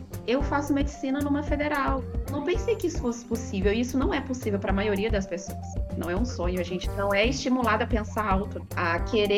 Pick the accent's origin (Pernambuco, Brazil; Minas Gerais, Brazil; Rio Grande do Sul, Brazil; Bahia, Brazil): Minas Gerais, Brazil; Belo Horizonte; Eu sou de Belo Horizonte, Minas Gerais, e a minha família também é de lá.